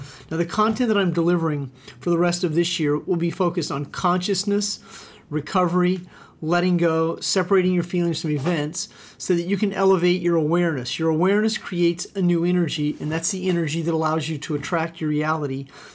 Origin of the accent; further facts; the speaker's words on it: Omaha, Nebraska, United States; also born or lived in Missouri; I grew up in the Midwest, right outside of Omaha, Nebraska. Also lived for part of my life in Missouri, so I am a Cardinal fan.